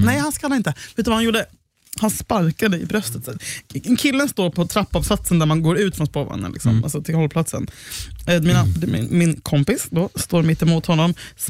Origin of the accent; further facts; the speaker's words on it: Gothenburg, Västra Götaland County, Sweden; jag hade också under min uppväxt i Göteborg